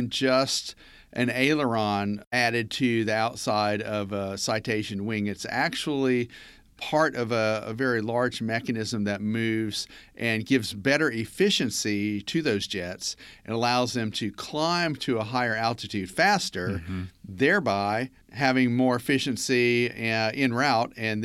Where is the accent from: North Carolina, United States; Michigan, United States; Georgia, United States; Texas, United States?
Georgia, United States; Atlanta; accent: Atlantan; I guess I can tell about, you know, my distinctive Atlantan accent.